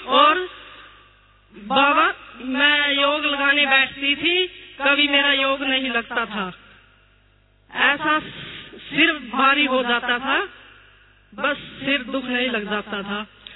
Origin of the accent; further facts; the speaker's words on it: Sherda, Haryana, India; मैं गांव शेरदा से हूँ।